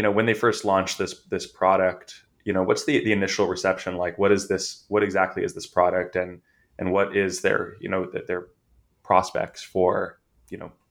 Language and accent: English; California, United States; Just because, you know, I'm from California, and I also know about the Bay Area in general.